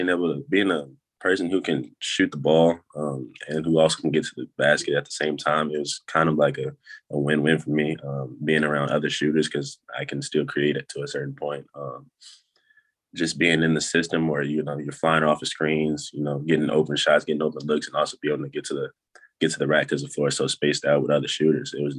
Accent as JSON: {"language": "English", "town": "Indianapolis", "region": "Indiana", "country": "United States", "said": "because we're from Indianapolis area."}